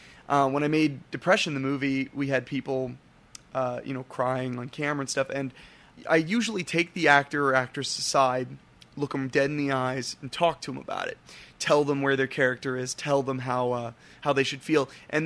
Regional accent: Dayton, Ohio, United States; So basically what I've learned is that in my hometown in Dayton, if you hand it to people and you show them, hey, we have something cool, they respond readily.

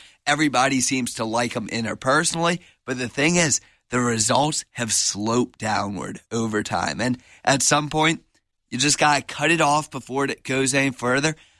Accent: New Orleans, Louisiana, United States; I'm from New Orleans. I'm not a naturalized hockey fan. It's not something I grew up

